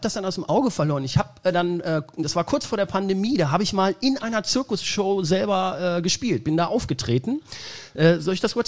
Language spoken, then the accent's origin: German; Lower Saxony, Germany; Ich bin ja ursprünglich aus Niedersachsen.